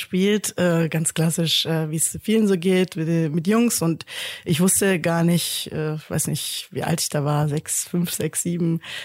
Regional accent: Sindelfingen, Baden-Württemberg, Germany; Genau, aufgewachsen in Sindelfingen, Kindergarten in Sindelfingen.

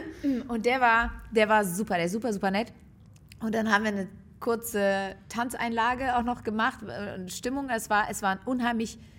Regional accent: Rhineland, Germany; ich komme ja aus dem Rheinland, wir feiern Karneval

